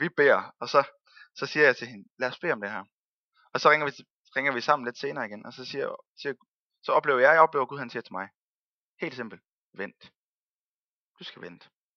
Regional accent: North Denmark Region, Denmark; now in Mariager, Denmark; Jeg kommer faktisk oprindeligt fra Thy.

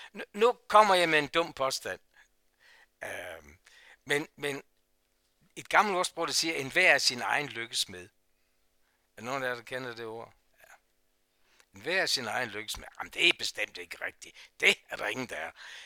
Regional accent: Copenhagen, Capital Region of Denmark, Denmark; now in Aarhus, Denmark; Jeg er født og opvokset i København. Jeg håber ikke, I lynchede mig. Jeg har boet herovre så mange år, så jeg er næsten jyde.

